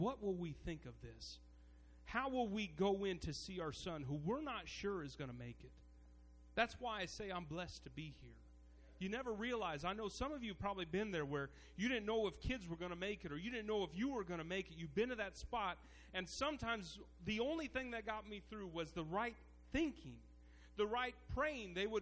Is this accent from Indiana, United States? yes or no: yes; Elkhart, Indiana, United States; We lived in Amish country. I was born and raised in Elkhart.